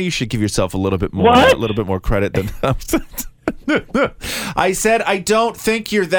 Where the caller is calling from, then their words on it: Toronto, Ontario, Canada; We're from Toronto, Canada.